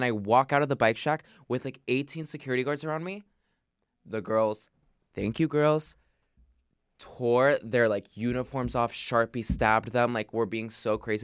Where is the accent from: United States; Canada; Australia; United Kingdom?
United States; Boca, Florida; also born or lived in Chile; now in Los Angeles, United States; Not born, but raised.